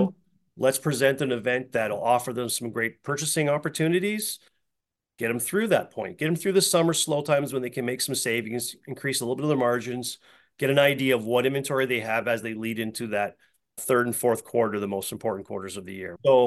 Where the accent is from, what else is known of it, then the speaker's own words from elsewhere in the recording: Canada; Hey, we're Canadian.